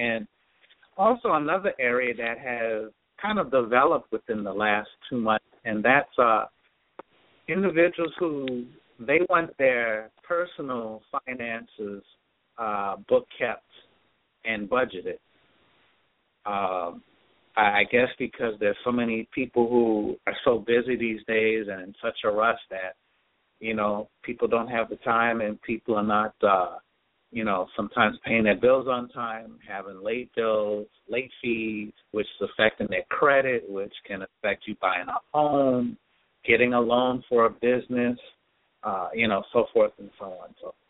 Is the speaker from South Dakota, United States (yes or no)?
no; New York City, New York, United States; now in Fayetteville, United States; I currently live in Fayetteville, North Carolina. I'm originally from New York City area.